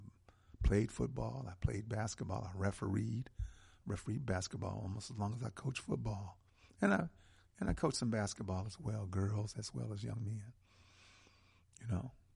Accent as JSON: {"language": "English", "town": "Milwaukee", "region": "Wisconsin", "country": "United States", "said": "I'm from Milwaukee"}